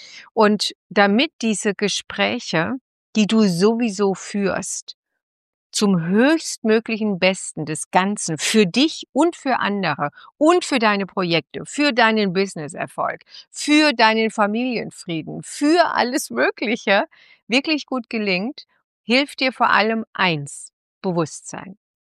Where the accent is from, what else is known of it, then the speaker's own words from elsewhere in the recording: Odenwald, Germany; Ich komme aus, also ich bin aus dem Odenwald, aus dem Dorf, das kennt kein Mensch.